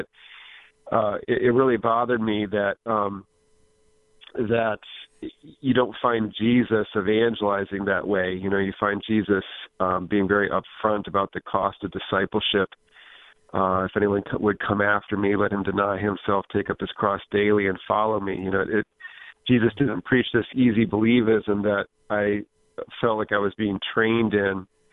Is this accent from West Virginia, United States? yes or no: no; Michigan, United States; Great to be a Michigander. Of course, I was from the west side of the state.